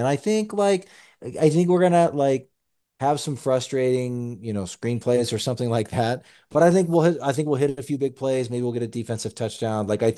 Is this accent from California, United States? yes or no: no; Lincoln, Nebraska, United States; now in Oregon, United States; I grew up in Lincoln. I no longer live in the state. I married an Oregon girl, and I live in Oregon currently.